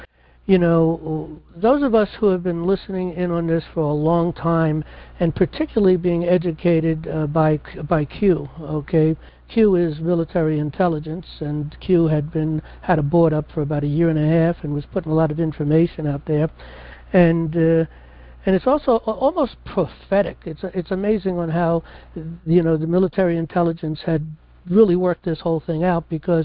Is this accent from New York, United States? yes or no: yes; New York City, New York, United States; You know, I come from New York City, so I knew Trump, and not personally, of course, but very much aware of him.